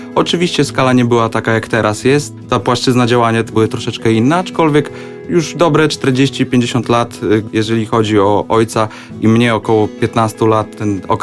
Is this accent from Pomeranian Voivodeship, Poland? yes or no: no; Białystok, Podlaskie Voivodeship, Poland; pochodzę z Białegostoku i gdzieś tam Białystok bardzo mi jest bliski